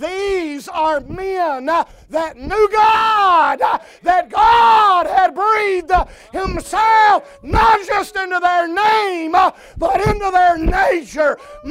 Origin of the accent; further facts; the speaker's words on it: Mississippi, United States; I told you Tuesday morning, I'm from Mississippi. We have our own language.